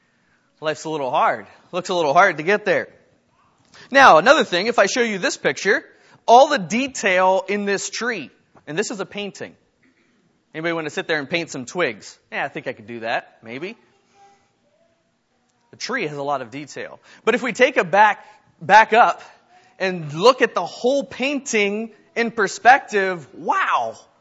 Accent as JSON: {"language": "English", "town": "Myerstown", "region": "Pennsylvania", "country": "United States", "said": "I come from Myerstown, not far away, so it is good to be here"}